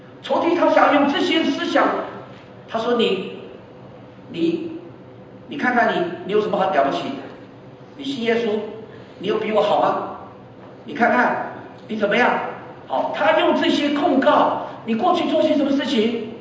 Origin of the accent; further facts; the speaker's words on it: China; 我们中国人都知道有鬼，是不是？